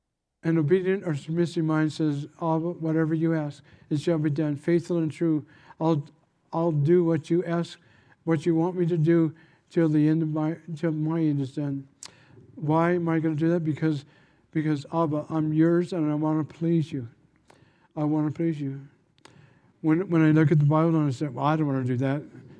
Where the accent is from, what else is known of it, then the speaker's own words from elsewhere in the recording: California, United States; We're from California. All we eat is fish tacos and carnitas.